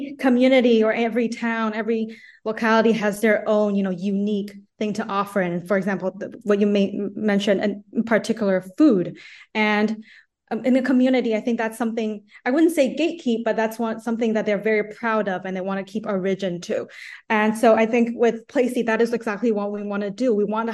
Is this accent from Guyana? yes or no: no; Taiwan; I'm from Taiwan.